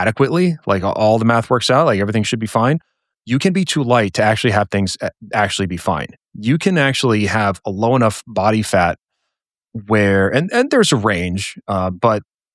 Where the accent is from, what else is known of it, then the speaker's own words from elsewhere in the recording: Boston, Massachusetts, United States; now in Asheville, United States; So I'm originally from Boston. I currently live in Asheville, North Carolina.